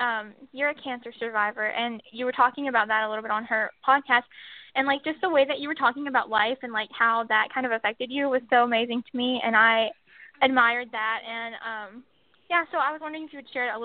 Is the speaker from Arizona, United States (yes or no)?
no; Alabama, United States; We're both from Alabama.